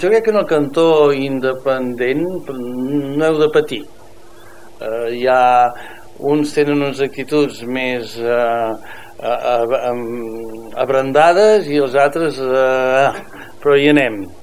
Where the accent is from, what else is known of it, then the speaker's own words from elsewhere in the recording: Verges, Catalonia, Spain; jo sóc de Verges i fem una professó que anem sempre